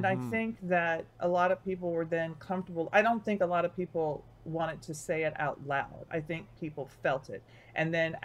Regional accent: Southern United States, United States; I'm from the South, and I have to say that is not true.

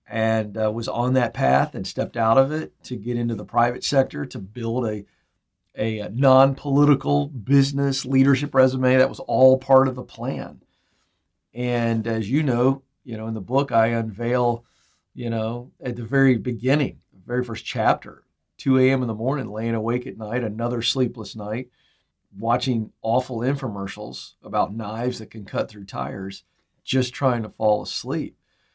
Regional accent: Virginia, United States; I grew up in the Commonwealth of Virginia, and I was raised in a house where there was a great appreciation for history

